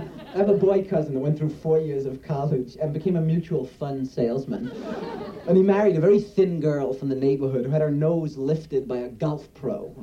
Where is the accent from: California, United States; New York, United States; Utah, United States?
New York, United States; Brooklyn; I never used to go to the beach because I come from Brooklyn. We only had Coney Island, which was an awful beach.